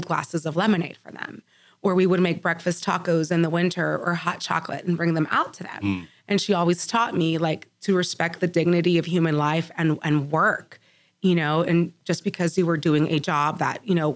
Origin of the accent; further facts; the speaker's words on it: Baltimore, Maryland, United States; also born or lived in Texas; I was born in the Valley, but I was raised in Baltimore, Maryland.